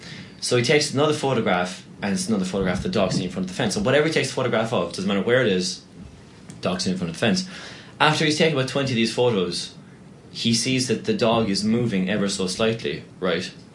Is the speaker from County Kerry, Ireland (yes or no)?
yes; Castleisland, County Kerry, Ireland; I'm from Castle Island in Kerry, which is just very near to Tralee.